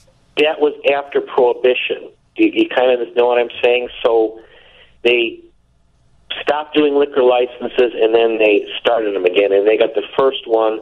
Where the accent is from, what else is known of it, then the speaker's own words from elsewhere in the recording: Chicago, Illinois, United States; and I grew up in the Lincoln Park Old Town area